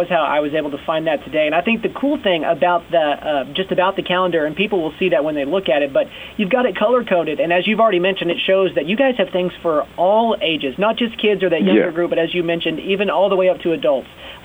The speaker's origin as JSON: {"language": "English", "town": "McAlester", "region": "Oklahoma", "country": "United States", "tie": "born or raised there", "said": "especially as somebody who's from, born and raised in McAllister, I think the community is one of the best parts about this"}